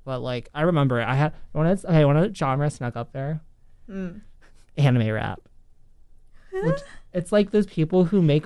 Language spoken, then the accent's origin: English; United States; Okay, look, I'm American. I don't have to pronounce anything right.